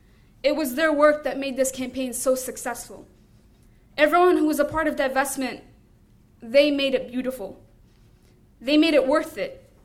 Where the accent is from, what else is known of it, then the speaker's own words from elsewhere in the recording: United States; born there; I would like to clarify that I was born in America, but I have a Palestinian citizenship.